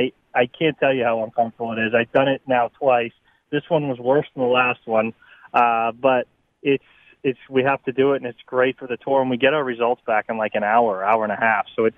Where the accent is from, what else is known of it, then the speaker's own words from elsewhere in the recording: Vermont, United States; Well, growing up in Vermont, I couldn't play golf for 6-7 months out of the year.